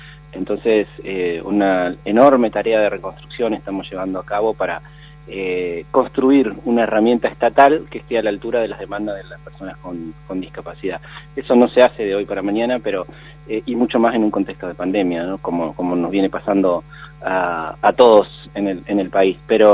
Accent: Concepción del Uruguay, Entre Ríos, Argentina; now in Buenos Aires, Argentina; yo soy entrerriano, de Concepción del Uruguay, en la provincia de Entre Ríos. Hace muchos años vivo ya en Buenos Aires, pero mantengo mi fuerte vínculo con toda mi familia y mi tierra provinciana y con nuestra cultura litoraleña.

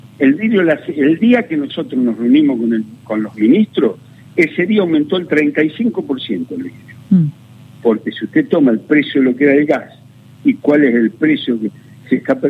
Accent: Argentina; nosotros somos argentinos

